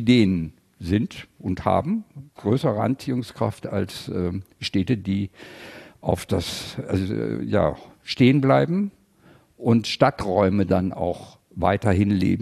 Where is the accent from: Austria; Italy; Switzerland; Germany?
Germany; South Germany; ich komme aus Süddeutschland